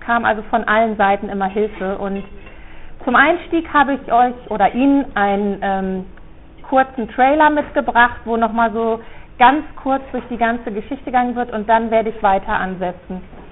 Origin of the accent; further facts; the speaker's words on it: North Rhine-Westphalia, Germany; einmal war ich in Hessen, einmal bei uns in Nordrhein-Westfalen.